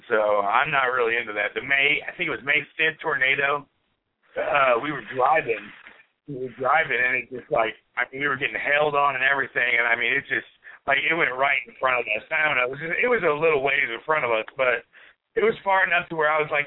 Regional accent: California, United States; because, like, I'm from California, so, like, earthquakes, you have no idea they're coming.

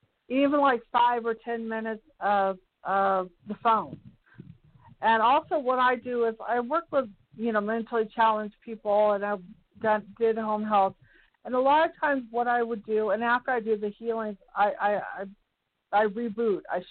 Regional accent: California, United States; now in Reno, United States; Well, you know, I'm from the Bay Area, and there was a lot going on.

